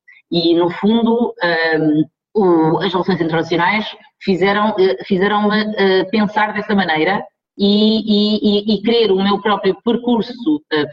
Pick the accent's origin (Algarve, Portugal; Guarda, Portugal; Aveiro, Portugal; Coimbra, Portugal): Coimbra, Portugal; now in Braga, Portugal; eu sou de Coimbra, e Coimbra sem saudade e sem o fado e sem o fado de saudade não existe. E portanto, como eu saí de Coimbra e fui para Braga